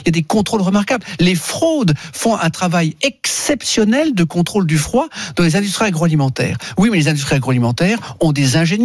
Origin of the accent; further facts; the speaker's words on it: Lugano, Ticino, Switzerland; je suis d'ailleurs de Lugano-Locarno, dans le Tessin suisse.